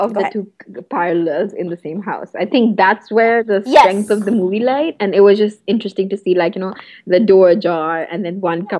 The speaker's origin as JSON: {"language": "English", "region": "South India", "country": "India", "said": "I'm totally biased here because I am South Indian"}